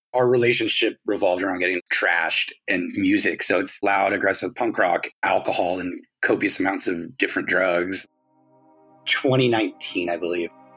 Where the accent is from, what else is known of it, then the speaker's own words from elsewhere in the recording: Los Angeles, California, United States; I'm from Los Angeles. I'm a musician.